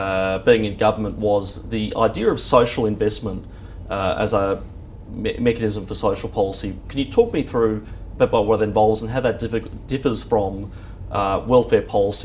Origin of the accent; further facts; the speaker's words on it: Australia; the national government did reforms that makes me as an Australian my eyes water